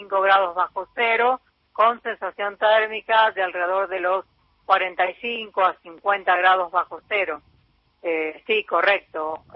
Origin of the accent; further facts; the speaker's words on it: 25 de Mayo, Buenos Aires Province, Argentina; now in Tandil, Argentina; Yo soy de la ciudad de 25 de Mayo, ahí en el, casi en el centro de la provincia de Buenos Aires, pero hace mucho tiempo que vivo en Tandil.